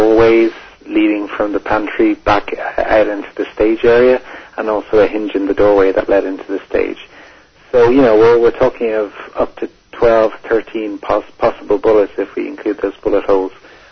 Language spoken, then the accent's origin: English; Dublin, Leinster, Ireland; now in London, United Kingdom; I'm originally from Dublin, and I've been living in London for the last 12, 13 years. And, it'd be kind of surprising that as an Irishman